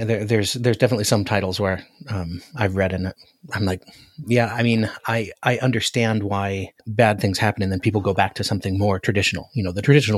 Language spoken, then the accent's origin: English; Alaska, United States; You know, I'm from Alaska. We didn't have snakes in Alaska.